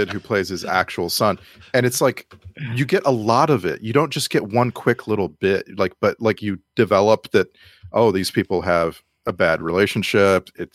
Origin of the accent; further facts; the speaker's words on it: Texas, United States; because I grew up in South Texas. It just wasn't a thing.